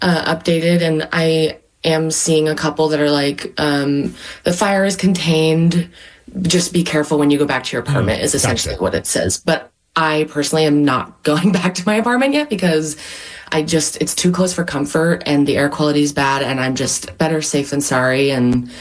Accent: Washington, United States; And for me, I'm from Washington and I'm from the west side of Washington. I don't know about fires.

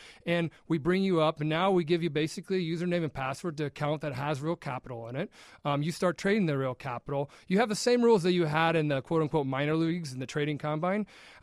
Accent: Nebraska, United States; I'm from Nebraska.

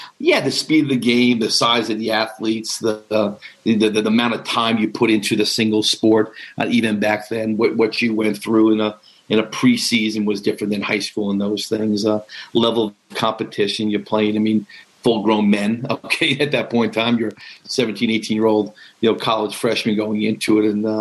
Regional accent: New York, United States; Back where I grew up on Long Island, the New York Rangers, that was their home ice.

